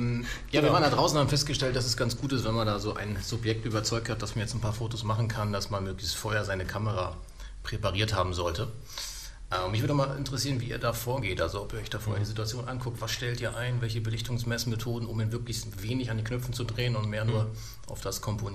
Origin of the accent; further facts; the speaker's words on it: Hamburg, Germany; aus Hamburg.